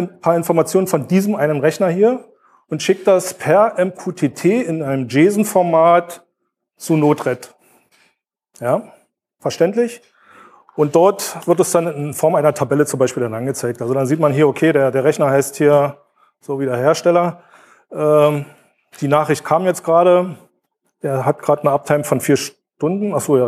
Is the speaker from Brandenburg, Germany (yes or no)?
yes; Brandenburg an der Havel, Brandenburg, Germany; Das ist übrigens das Wetter von meiner Heimatstadt Brandenburg, ja.